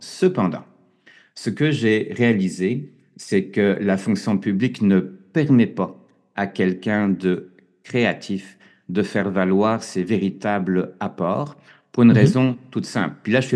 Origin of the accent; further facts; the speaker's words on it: Canada; c'est plus vrai, je crois, chez nous au Canada ou en France